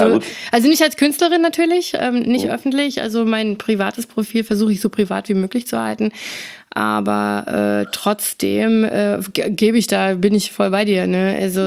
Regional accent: United States; ich bin ja Amerikanerin, ich bin Deutsch-Amerikanerin, ich lebe halb-halb. Momentan bin ich mehr in Deutschland, halt wegen der Pandemie.

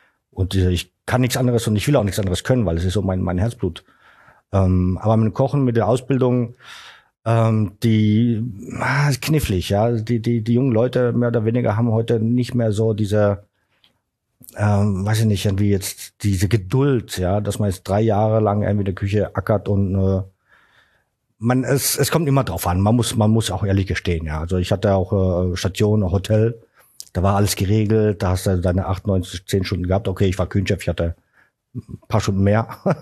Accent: Karlsruhe, Baden-Württemberg, Germany; born there; Und dann bin ich nach Deutschland 1992 gekommen, nach Karlsruhe, meine Geburtsstadt.

